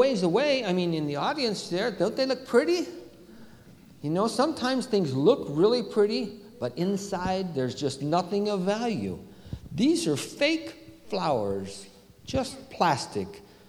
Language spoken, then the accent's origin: English; California, United States; Now, I came from California, and in California, they have poppies that just fill whole fields.